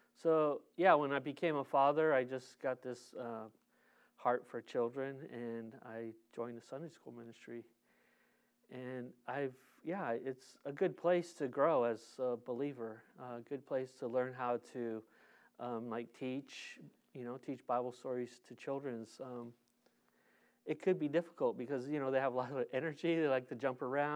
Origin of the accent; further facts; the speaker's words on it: San Diego, California, United States; San Diego is my hometown. I grew up in Golden Hills. Rode my bike all over the place.